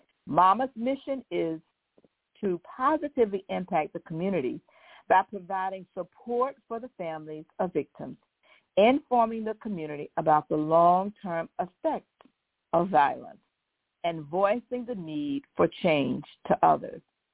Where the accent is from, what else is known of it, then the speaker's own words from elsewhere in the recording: Riviera Beach, Florida, United States; born and raised in Riviera Beach, Florida, and I am proud of it.